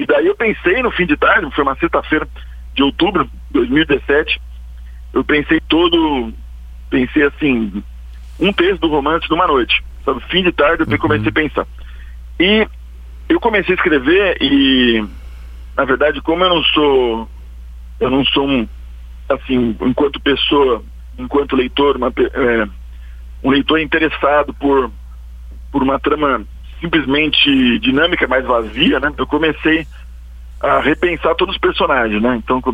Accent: São Paulo, Brazil; also born or lived in Florianópolis; Nessa época, eu morava em Florianópolis, eu sou de São Paulo, mas a gente morava em Florianópolis.

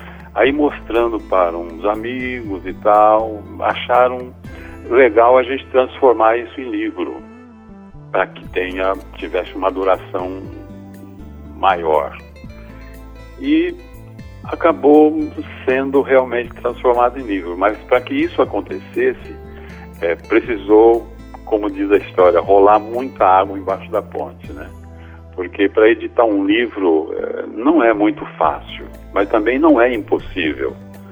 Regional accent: Córrego do Bom Jesus, Minas Gerais, Brazil; lá na minha cidade, em Córrego do Bom Jesus, lá no sul de Minas Gerais, de onde eu sou

